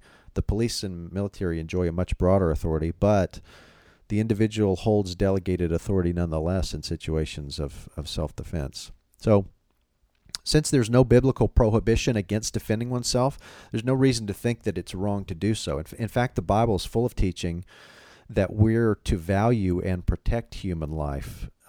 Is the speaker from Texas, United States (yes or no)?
yes; Texas, United States; born or raised there